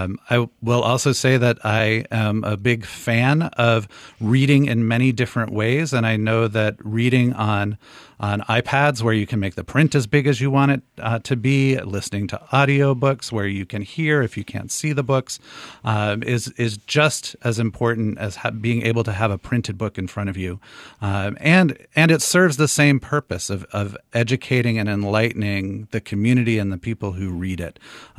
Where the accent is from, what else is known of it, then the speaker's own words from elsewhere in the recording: Vergennes, Vermont, United States; I grew up in Vergennes, and some of my earliest memories are going